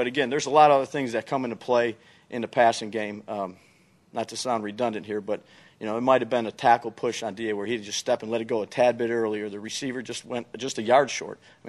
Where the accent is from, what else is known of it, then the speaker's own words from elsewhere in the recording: Buffalo, New York, United States; I'm from Buffalo. That's really where I grew up.